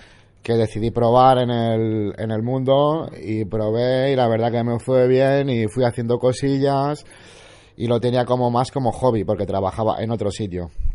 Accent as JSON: {"language": "Spanish", "town": "Vic", "region": "Catalonia", "country": "Spain", "said": "Yo soy de Vic."}